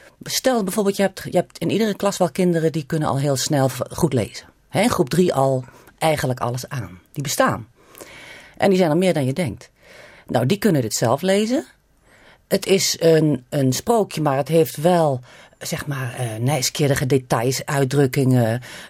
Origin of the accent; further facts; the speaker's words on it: Winaam, Friesland, Netherlands; Ik kom uit Winaam.